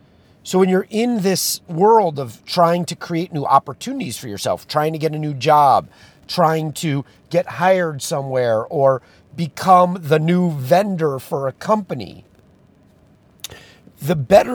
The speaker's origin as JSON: {"language": "English", "town": "Los Angeles", "region": "California", "country": "United States", "tie": "born or raised there", "said": "You know, I grew up in Los Angeles."}